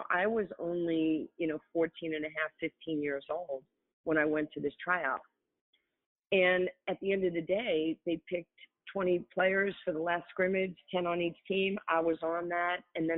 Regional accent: New York, United States; I'm not real smart or nothing because, like, I'm from New York

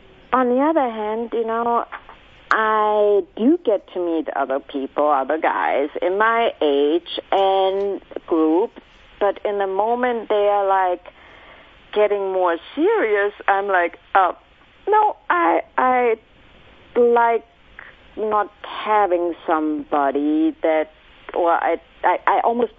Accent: Germany; English is a second language; moved away as an adult; now in United States; I'm not from the United States. I'm actually from Germany.

